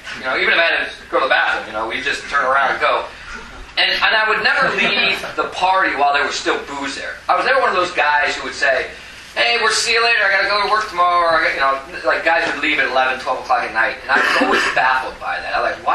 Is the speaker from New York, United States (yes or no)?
no; Stockton, California, United States; I grew up in California. I grew up in this town called Stockton, California.